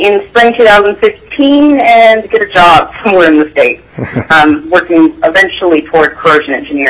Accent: Ketchikan, Alaska, United States; now in Fairbanks, United States; I'm originally from Ketchikan, Alaska, and I'm currently a student at the University of Alaska Fairbanks.

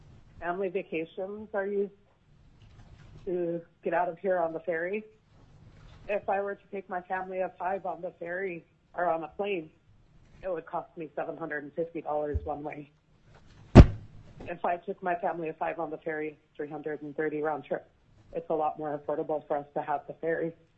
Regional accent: Angoon, Alaska, United States; from Angoon. I support the ferry.

